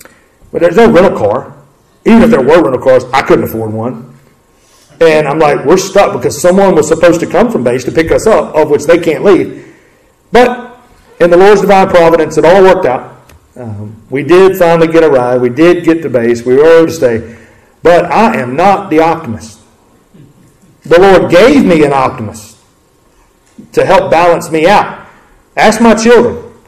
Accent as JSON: {"language": "English", "town": "McCalla", "region": "Alabama", "country": "United States", "said": "I'm from McCalla. I grew up kind of thinking I was country."}